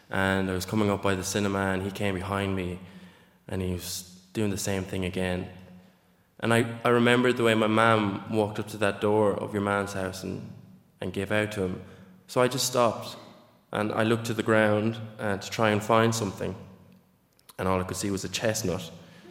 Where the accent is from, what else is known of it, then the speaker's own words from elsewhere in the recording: Neenah, Wisconsin, United States; And I remember growing up in Neenah